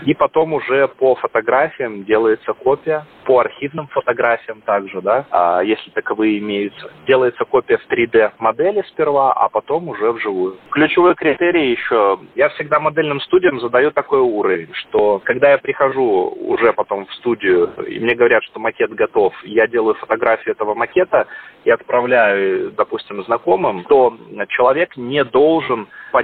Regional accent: Minsk, Belarus; Мы с женой тогда жили в Москве и приехали в Минск к родителям в гости. То есть, а я сам минчанин.

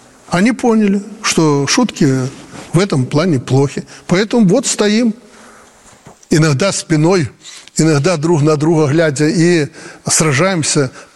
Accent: Belarus; Чем мы отличаемся, белорусы, от русских? А ничем. Я когда-то в шутку говорил, белорусы, те же русские со знаком качества.

